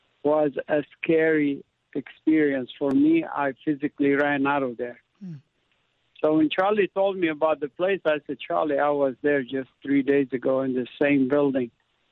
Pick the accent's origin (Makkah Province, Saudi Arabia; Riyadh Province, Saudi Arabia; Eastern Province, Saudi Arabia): Makkah Province, Saudi Arabia; Jeddah; English is a second language; also born or lived in Qatar; now in United States; I grew up in Jeddah, Saudi Arabia, and the state of Qatar as a Palestinian immigrant and refugee.